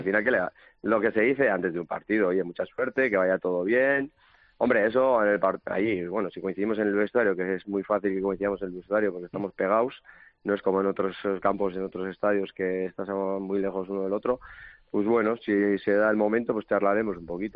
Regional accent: Busturia, Basque Country, Spain; yo soy de Bilbao, bueno, de Bilbao, de Busturias, de un pueblo de Guernica. Y he tenido 18.000 llamadas de Euskadi, de Galicia, que tengo parte de mi familia allí también.

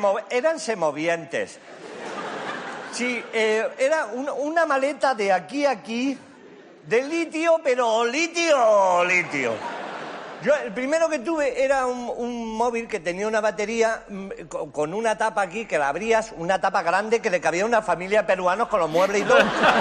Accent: Jaén, Andalusia, Spain; Yo soy de Jaén y no gusta utilizar los diminutivos.

